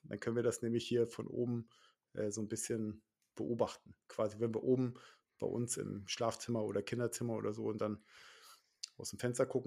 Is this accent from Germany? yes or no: yes; Lusatia, Germany; Bei uns, also ich komme ja aus der Lausitz, so, ja.